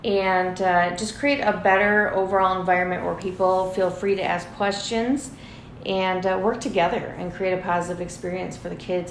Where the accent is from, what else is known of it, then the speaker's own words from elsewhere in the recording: Phillips, Wisconsin, United States; I'm from Phillips, Wisconsin.